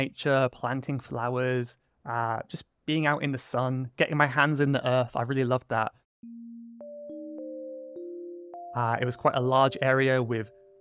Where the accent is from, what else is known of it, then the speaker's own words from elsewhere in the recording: South West England, United Kingdom; I am from Cornwall, which is in the southwest of the UK, not far from France across the sea. So it's a very rural place, lots of countryside, not really any big cities